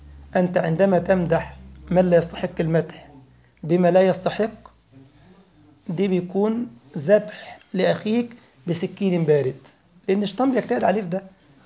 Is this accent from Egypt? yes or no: yes; Egypt; كان بيحكوا لنا كده قديما في بلدنا أيام الإنجليز ما كانوا عندنا في مصر